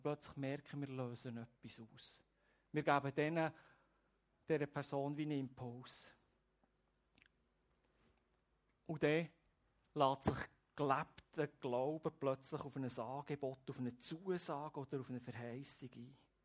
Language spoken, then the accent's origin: German; Switzerland; Wir als Schweizer sind schaffige Leute